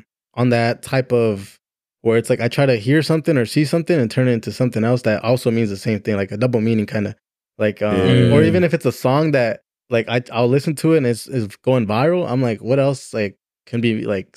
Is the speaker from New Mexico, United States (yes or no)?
no; Tracy, California, United States; he basically was like, hey, like let's do a We're From Tracy video. Like we're from Tracy and this is our mall.